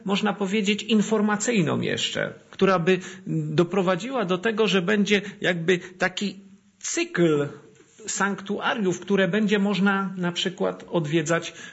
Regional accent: Częstochowa, Silesian Voivodeship, Poland; ja pochodzę z Częstochowy i wychowałem się, mówiąc szczerze, na Jasnej Górze. W kaplicy świętego Józefa.

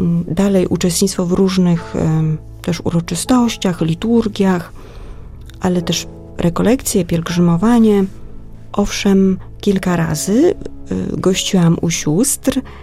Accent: Baltic coast, Poland; Podczas różnych spotkań w duszpasterstwie, skąd pochodzę, z Wybrzeża

